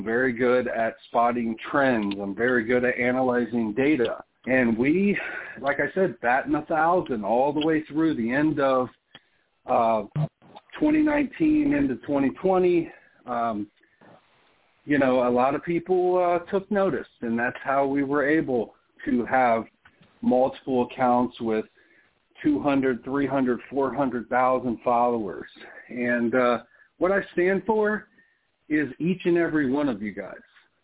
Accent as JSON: {"language": "English", "region": "Ohio", "country": "United States", "said": "I'm from the Midwest of the United States, from the great state of Ohio"}